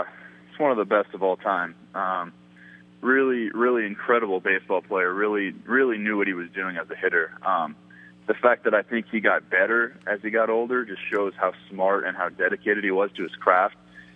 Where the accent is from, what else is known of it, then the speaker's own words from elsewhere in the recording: California, United States; You know, growing up in California, I loved the Dodgers.